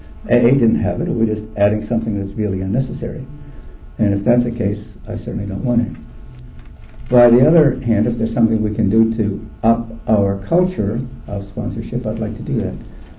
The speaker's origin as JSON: {"language": "English", "region": "New York", "country": "United States", "said": "And I come from Westchester County, New York, where the sobriety is very, very healthy."}